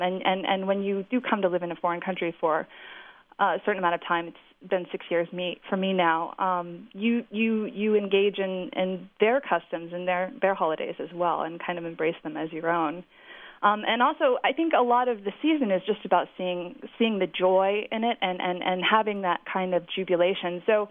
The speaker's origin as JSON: {"language": "English", "town": "Omaha", "region": "Nebraska", "country": "United States", "said": "That's right. I'm from Omaha, Nebraska."}